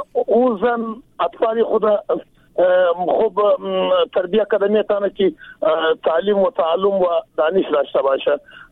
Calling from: Jowzjan, Afghanistan; پشتون هستم از جوزیان.

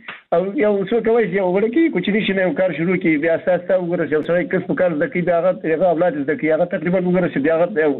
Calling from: Baghlan, Afghanistan; بغلان مې تماس نیولې

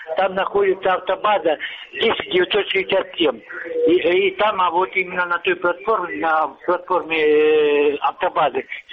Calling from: Luhansk Oblast, Ukraine; Луганская область.

